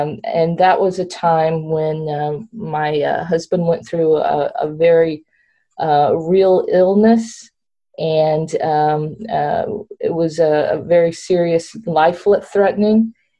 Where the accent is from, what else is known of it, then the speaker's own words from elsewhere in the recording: Alabama, United States; born there; and they grew up, and I was born in Alabama